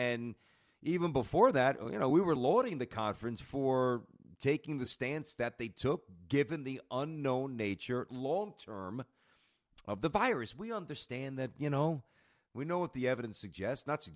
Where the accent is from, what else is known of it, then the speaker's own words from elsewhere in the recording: New York City, New York, United States; I didn't grow up with college football. Didn't have it growing up in New York City.